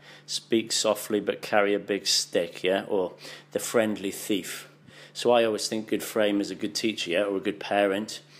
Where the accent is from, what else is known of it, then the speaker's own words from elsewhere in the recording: United Kingdom; my frame has changed for my interactions with service people, being British. You know, we don't want to tread on any toes.